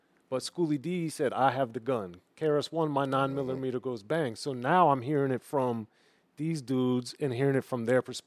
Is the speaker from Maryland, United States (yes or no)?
yes; Maryland, United States; I grew up right in between Baltimore and D.C.